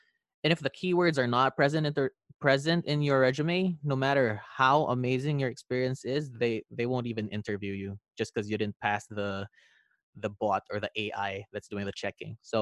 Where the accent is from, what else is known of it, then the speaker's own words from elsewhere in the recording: Quezon City, Metro Manila, Philippines; English is a second language; moved away as an adult; now in Toronto, California, United States; I'm originally from the Philippines. So Quezon City, Philippines. I went here in Toronto around 5 months ago. So December 2019. So I'm in Scarborough, Toronto right now